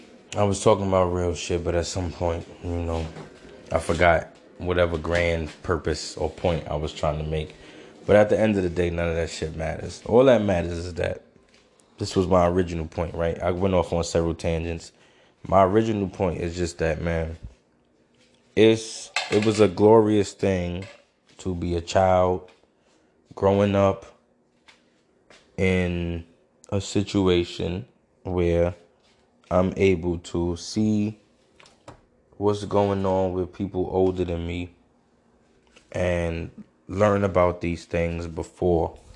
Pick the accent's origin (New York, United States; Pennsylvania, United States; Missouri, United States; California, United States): New York, United States; Brooklyn; as a child, I grew up in Brooklyn and I'm black, so nobody was listening to this music.